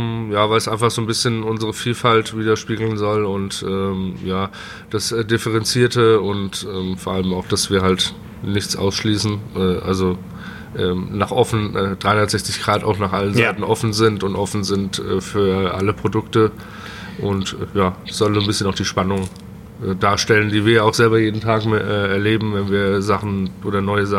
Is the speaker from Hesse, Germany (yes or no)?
yes; Limburg, Hesse, Germany; Also ich bin gebürtig aus Limburg